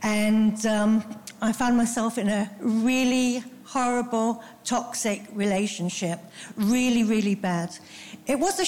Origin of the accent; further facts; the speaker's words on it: Scotland, United Kingdom; now in South Africa; when I was a little girl in Scotland, as you might notice, I haven't got a South African accent. I was born in Scotland